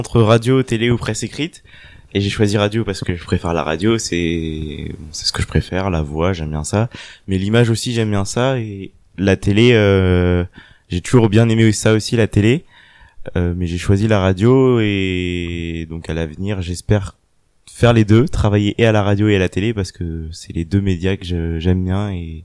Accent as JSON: {"language": "French", "town": "Vannes", "region": "Brittany", "country": "France", "said": "je suis originaire de Bretagne, donc de Vannes plus précisément. Donc j'étais au lycée Charles de Gaulle à Vannes, où j'ai passé tout mon lycée"}